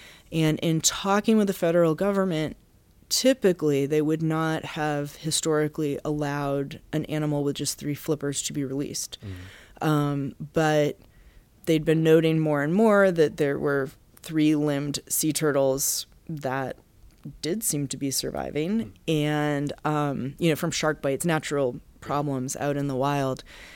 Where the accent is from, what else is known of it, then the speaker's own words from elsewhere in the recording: Massachusetts, United States; now in Baltimore, United States; I'm from Massachusetts, so I hadn't spent much time here.